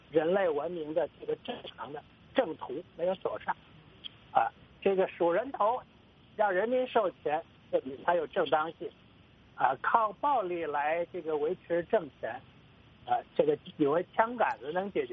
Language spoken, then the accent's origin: Chinese; China; 作为大陆人